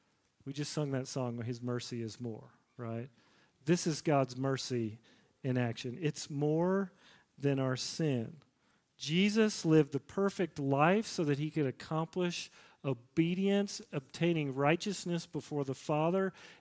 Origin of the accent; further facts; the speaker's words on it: Nashville, Tennessee, United States; this is not like the news stories that I saw growing up in Nashville on the news station.